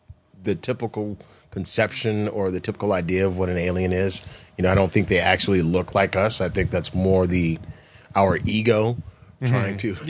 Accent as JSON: {"language": "English", "town": "Los Angeles", "region": "California", "country": "United States", "said": "From L.A., yeah."}